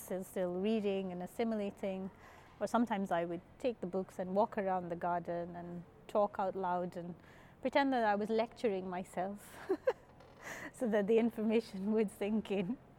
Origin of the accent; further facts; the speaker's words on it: Kenya; Growing up in Kenya, we had a big garden